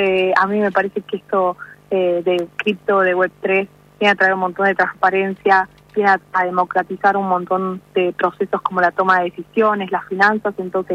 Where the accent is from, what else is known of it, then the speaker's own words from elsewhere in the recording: Argentina; el expertise que tenemos como argentinos es muy alto